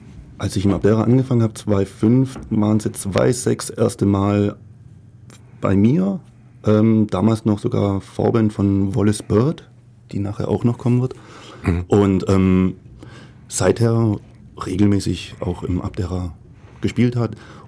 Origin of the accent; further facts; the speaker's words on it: Laupheim, Baden-Württemberg, Germany; Ja, aufgewachsen in Wein, bin dann aber wieder ins Gymnasium nach Laubheim gegangen und habe da meine Kindheit und Jugend verbracht.